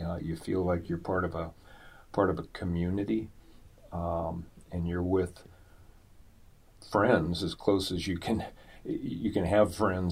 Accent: Seattle, Washington, United States; Well, I grew up in West Seattle, and at that time there was a lot of what I'm going to call open spaces, lots.

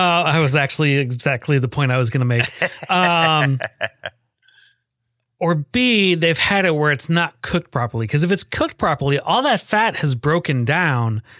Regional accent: Minnesota, United States; also born or lived in Chicago, United States; I was born in the Chicago area and lived there till I was 4. And then we moved to Minnesota

